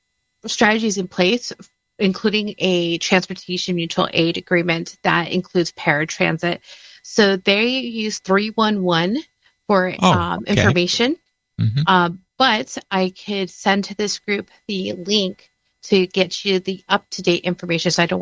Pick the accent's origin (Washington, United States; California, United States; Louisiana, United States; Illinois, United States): California, United States; Los Angeles; Robert, that's my hometown. I'm a Los Angeles native as well.